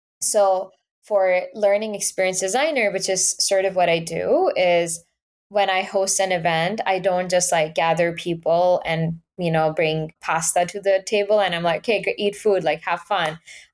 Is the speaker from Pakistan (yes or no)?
yes; Abbottabad, Khyber Pakhtunkhwa, Pakistan; Like I was in high school, I was in Abbottabad, my hometown. I was thinking about moving to Islamabad for my high school.